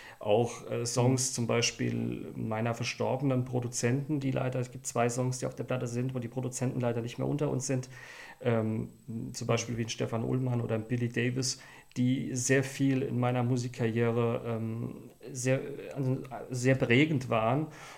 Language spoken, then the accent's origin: German; Mannheim, Baden-Württemberg, Germany; Ich komme aus Mannheim.